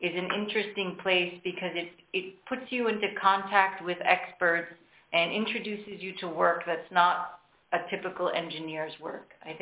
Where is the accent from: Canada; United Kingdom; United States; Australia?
Canada; So one thing I didn't say at the beginning is that I come from Canada.